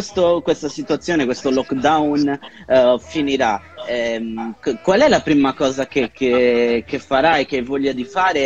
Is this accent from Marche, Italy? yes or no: no; Sardinia, Italy; now in Rome, Italy; Io sono sardo e lavoro per Unica Radio di Cagliari, però io in questo momento vivo, in questo periodo vivo a Roma